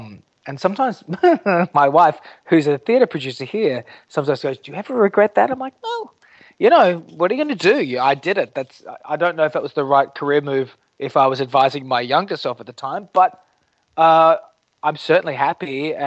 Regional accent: Australia; now in United States; I was a kid from Australia. I'd been there for a couple of weeks and my head was spinning.

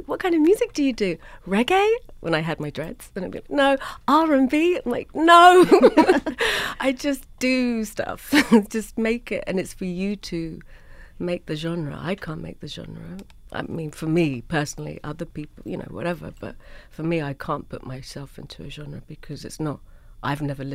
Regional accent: London, United Kingdom; I am a proud Londoner, though, but my city's changed a lot.

